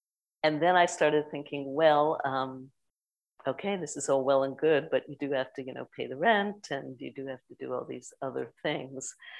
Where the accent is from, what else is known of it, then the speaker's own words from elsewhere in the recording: New York City, New York, United States; maybe it's because I grew up in New York City.